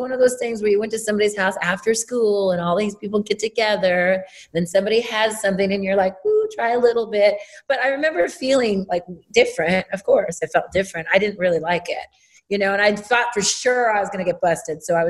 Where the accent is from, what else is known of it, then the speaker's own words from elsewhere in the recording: Norwalk, California, United States; I grew up in Norwalk, California. And again, I grew up in a Latin community and real kids and all that kind of stuff.